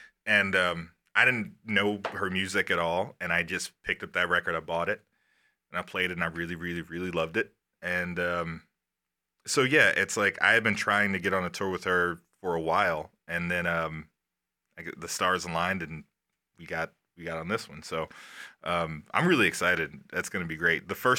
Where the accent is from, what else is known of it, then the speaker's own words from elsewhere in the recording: Chicago, Illinois, United States; Oh, it plays a huge role. I mean, the fact that, you know, there is a Southside Chicago blues sound.